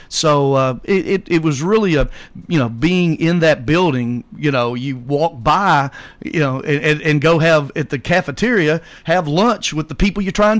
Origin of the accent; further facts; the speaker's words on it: Bowling Green, Kentucky, United States; I'm from Bowling Green, which is sort of.